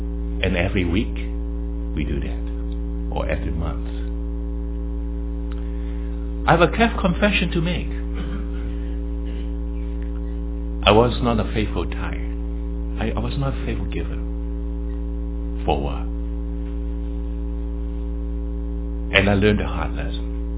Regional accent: Hong Kong; moved away as an adult; now in United States; You know, Shirley and I came from Hong Kong, and I still studied my PhD degree, and then after graduation, I came to Carolina to teach.

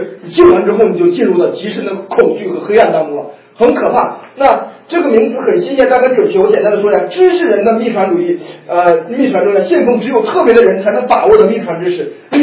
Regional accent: Henan, China; 这个在河南呢，在我们老家说有一个算命先生呢

